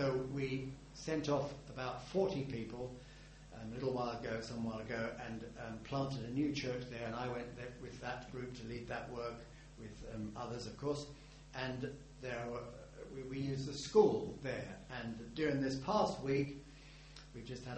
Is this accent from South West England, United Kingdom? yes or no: yes; Gloucester, South West England, United Kingdom; You've heard that I come from Gloucester.